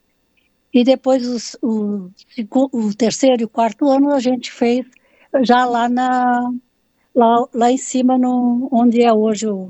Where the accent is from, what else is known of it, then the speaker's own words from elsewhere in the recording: Urussanga, Santa Catarina, Brazil; as minhas raízes são de Uruçanga. Ah. Na verdade, eu nasci na Vila de Treviso, na época, município de Uruçanga, né? Uhum. Então, mas eu sou uruçanguense.